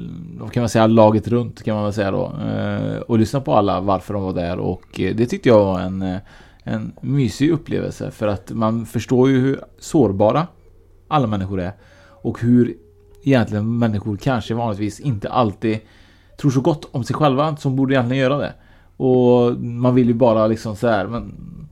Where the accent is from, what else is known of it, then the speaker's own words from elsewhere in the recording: Sweden; born there; jag har inte en svensk bakgrund. Eller jag har en svensk bakgrund, för jag är född i Sverige.